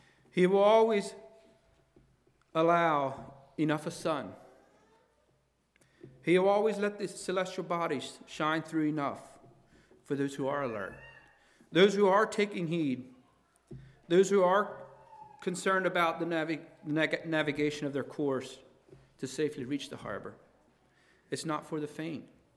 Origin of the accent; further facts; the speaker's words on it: Ephrata, Pennsylvania, United States; I grew up in Ephrata, and it's a great place in the world too